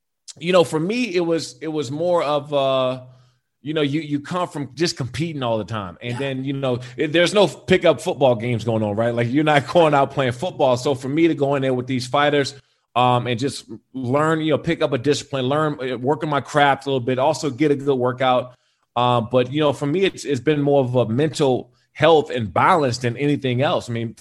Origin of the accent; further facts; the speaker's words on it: Maryland, United States; So back in D.C., Maryland, Virginia area, I grew up in Prince George's County.